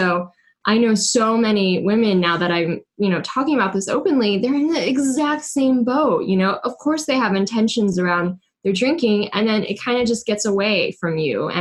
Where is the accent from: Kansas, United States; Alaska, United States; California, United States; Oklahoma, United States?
California, United States; So I grew up in California, and as a young adult, came to be quite a partier